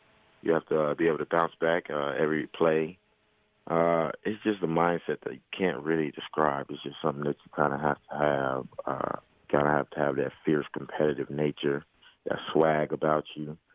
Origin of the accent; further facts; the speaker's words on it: Nashville, Tennessee, United States; You know, that's my team too. I'm from Nashville. That's my team.